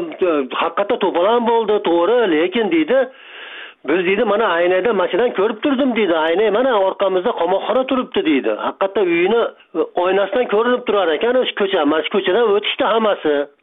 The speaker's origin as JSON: {"language": "Uzbek", "town": "Andijan", "region": "Andijan Region", "country": "Uzbekistan", "tie": "born or raised there", "said": "Aslida men o'zi Andijonda tug'ilganman, Andijonda yashar edim."}